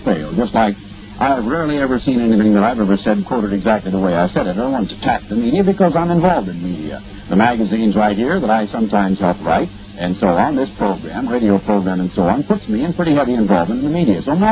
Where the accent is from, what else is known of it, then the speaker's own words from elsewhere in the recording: Oregon, United States; a small town where I grew up in Oregon.